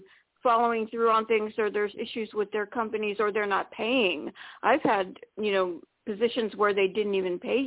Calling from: Florida, United States; from Florida.

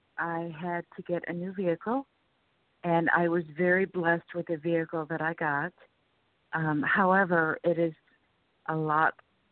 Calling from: Florida, United States; Mm-hmm. Florida.

